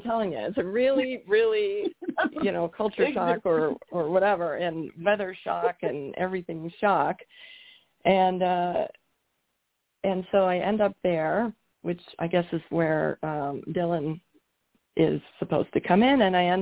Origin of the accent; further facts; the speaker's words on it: Canada; I'm from Canada. We were living in Canada at the time.